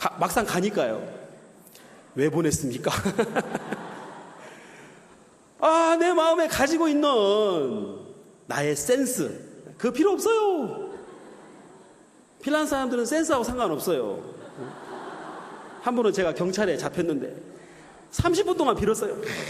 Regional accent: South Korea; I'm Korean! 어? 나 한국에서 왔어요.

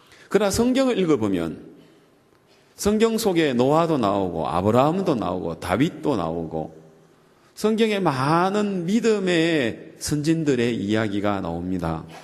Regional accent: Daegu, South Korea; born there; 저는 대구, 쟤는 대구 출생이고 우리 부모님은 경남 합천, 두 분 다 이제 합천 사람인데

